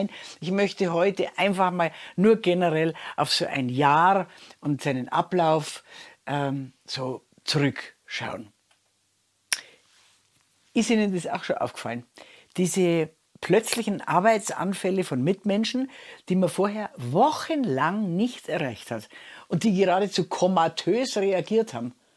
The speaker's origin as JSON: {"language": "German", "region": "Bavaria", "country": "Germany", "said": "Also bei uns in Bayern ist es so, im Januar, da liegen alle wie ausgebrannte Knallfrösche im postchristlichen Winterschlaf."}